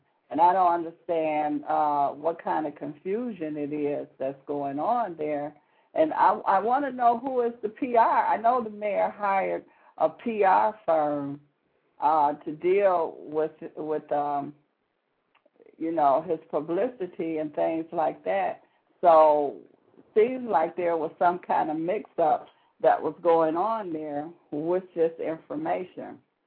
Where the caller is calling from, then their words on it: Detroit, Michigan, United States; I'm calling from Detroit, Michigan